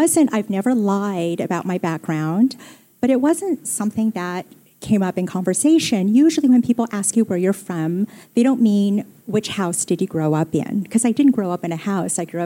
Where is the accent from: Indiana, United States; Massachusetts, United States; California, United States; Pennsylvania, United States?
California, United States; I usually say Southern California. Sometimes I say rural Southern California.